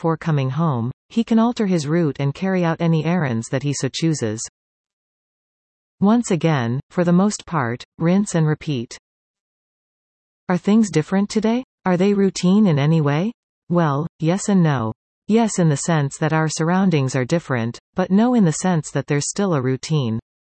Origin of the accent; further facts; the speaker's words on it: Conquest, Saskatchewan, Canada; I still lived in my hometown of Conquest.